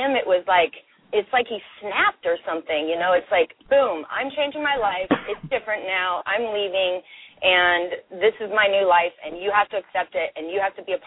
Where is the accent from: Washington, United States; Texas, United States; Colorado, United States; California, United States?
California, United States; I come from Orange County, California. My parents are school teachers